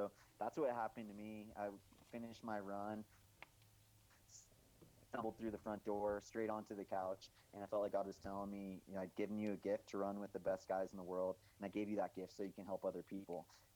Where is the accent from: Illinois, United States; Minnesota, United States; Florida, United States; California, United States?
California, United States; Big Bear Lake; my hometown in Big Bear Lake in Southern California.